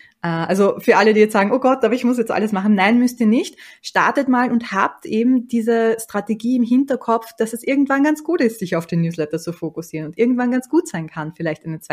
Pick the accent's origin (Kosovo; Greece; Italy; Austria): Austria; Bei uns in Österreich sagt man das Monat und nicht der Monat.